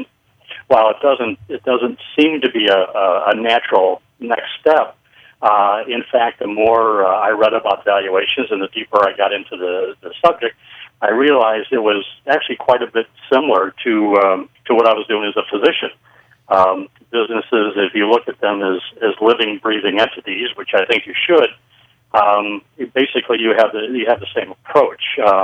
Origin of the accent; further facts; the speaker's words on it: Ireland; Well, the nice thing about being Irish is that you can talk for a while on a moment's notice.